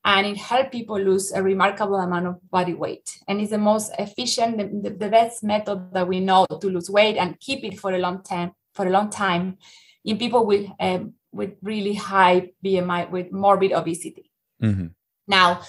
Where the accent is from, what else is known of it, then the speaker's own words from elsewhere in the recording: Argentina; English is a second language; as you may tell by my accent, I am coming from Argentina. I did my PhD in Argentina.